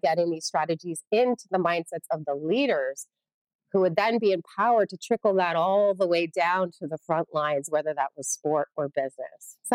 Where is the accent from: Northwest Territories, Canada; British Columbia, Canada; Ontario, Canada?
Ontario, Canada; Toronto; So as a little girl growing up in Toronto, my parents, they knew how to plant them seeds in my mindset.